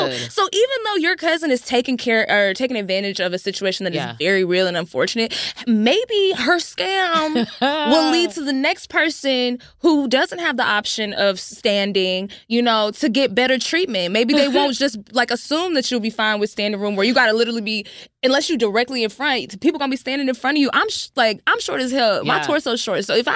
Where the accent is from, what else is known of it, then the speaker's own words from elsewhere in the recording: the South, United States; Like, we're insane. We're from the South.